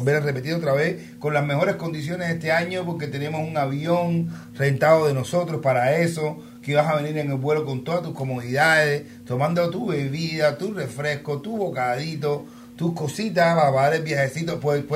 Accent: Cuba; o se le olvida el valor que le damos nosotros como cubano a un viaje.

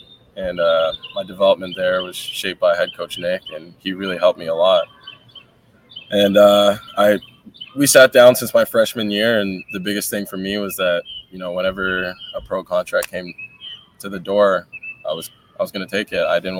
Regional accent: Vancouver, British Columbia, Canada; I would say Charlotte and especially Vancouver, where I'm from, it's very alike, actually.

